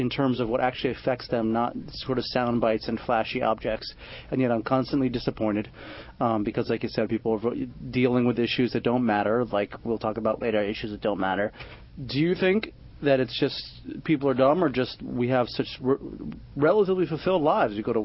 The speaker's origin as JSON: {"language": "English", "town": "Springfield", "region": "Massachusetts", "country": "United States", "tie": "born or raised there", "said": "She caused, my hometown area, Springfield, Massachusetts."}